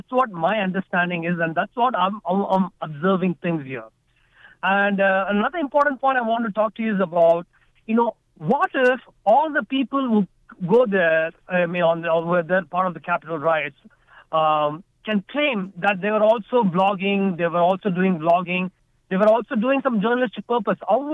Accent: India; I'm from India

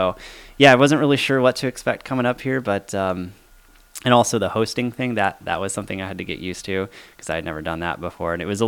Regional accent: Florida, United States; moved away as an adult; I grew up in Florida. I lived there, you know, most of my life, and I was just kind of over it at that point.

